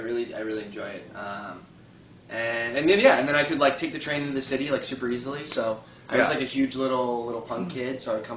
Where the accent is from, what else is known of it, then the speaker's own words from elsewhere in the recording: Croton-on-Hudson, New York, United States; It's a weird little county. It's very wealthy. It's beautiful. I grew up in Croton-on-Hudson, which is...